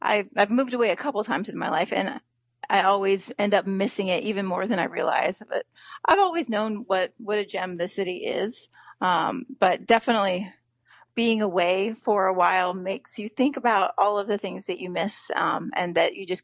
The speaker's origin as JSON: {"language": "English", "town": "Indianapolis", "region": "Indiana", "country": "United States", "tie": "born or raised there", "said": "Well, I'm born and raised in the Indianapolis area, and I'm kind of an Indianapolis evangelist."}